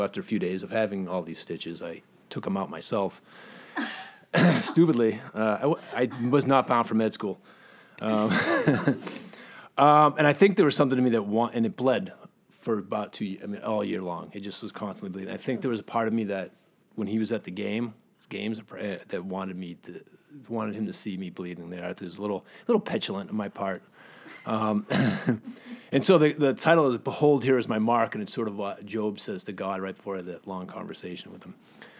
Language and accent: English; Lowell, Massachusetts, United States; I grew up in Lowell, Massachusetts. I'm from Massachusetts, in a town sort of, blue collar town like Gloucester.